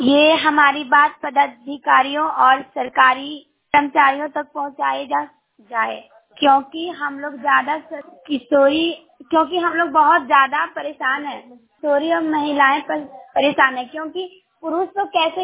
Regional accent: Tikar, India; गांव का नाम टीकर, पंचायत भी टीकर है। टीकर में मेरा गांव

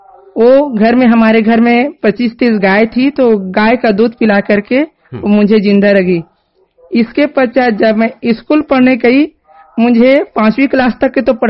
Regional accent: Chhattisgarh, India; जिला गरियाबंद, छत्तीसगढ़ की निवासी हूँ।

